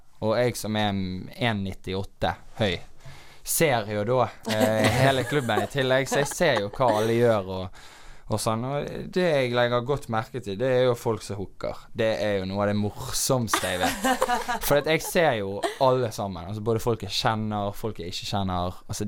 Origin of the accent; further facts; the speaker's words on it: Knarvik, Vestland, Norway; Jeg kommer jo fra Knarvik utenfor Bergen